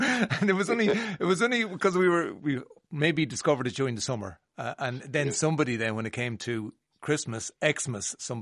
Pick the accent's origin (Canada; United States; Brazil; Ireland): Ireland; Midlands; accent: flat; in here in Ireland, I'm from the Midlands, which is flat, and all the accents are flat.